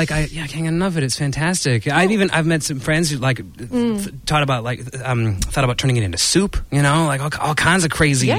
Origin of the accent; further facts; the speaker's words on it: Canada; I am Canadian, so.